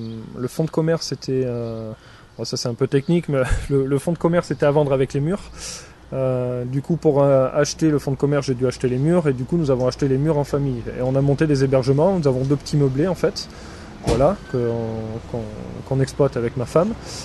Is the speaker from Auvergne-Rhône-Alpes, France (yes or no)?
yes; Auvergne-Rhône-Alpes, France; Moi, je suis auvergnat, donc je connaissais un petit peu déjà le monde rural, parce que je suis vraiment dans la chaîne des puits, au milieu des volcans.